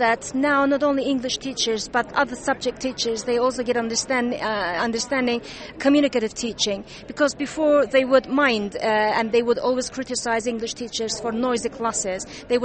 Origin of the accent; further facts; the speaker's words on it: Azerbaijan; from Azerbaijan.